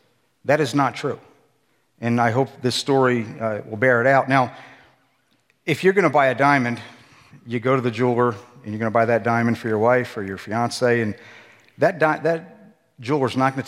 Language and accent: English; West Chester, Pennsylvania, United States; I'm from Pennsylvania, grew up in the Westchester area, and I received Christ at a camp out in Colorado with Young Life.